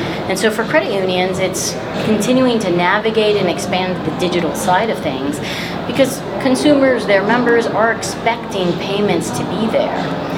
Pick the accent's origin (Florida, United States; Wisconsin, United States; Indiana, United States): Florida, United States; Tampa; now in St. Louis, United States; I do. I'm from Tampa.